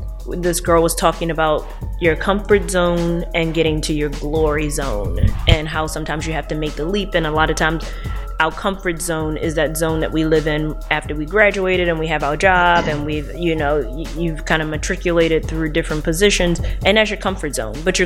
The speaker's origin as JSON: {"language": "English", "town": "Baltimore", "region": "Maryland", "country": "United States", "tie": "born or raised there", "said": "In Emerson Village. I grew up in a single family household, but my dad lived pretty much rather close, so we could walk 5 minutes away."}